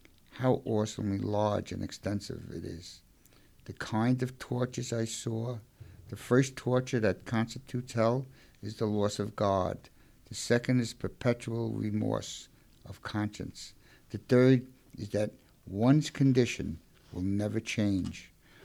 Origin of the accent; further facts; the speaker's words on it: Brooklyn, New York, United States; born there; I was born in Brooklyn and I don't have good diction